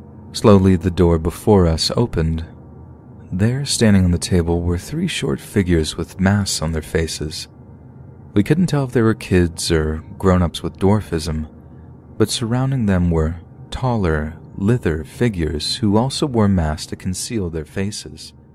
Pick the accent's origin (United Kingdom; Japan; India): Japan; Hokkaido; English is a second language; now in United States; growing up in Hokkaido and Japan, I was vaguely aware that St. Patrick's Day existed.